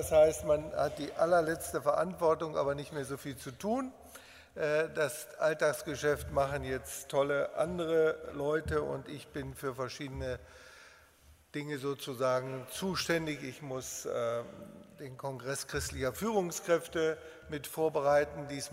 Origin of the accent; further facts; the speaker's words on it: North and East Germany, Germany; Ich komme aus dem Atheismus, aus einer pietistenfreien Zone. Da oben im Norden und im Osten bin ich aufgewachsen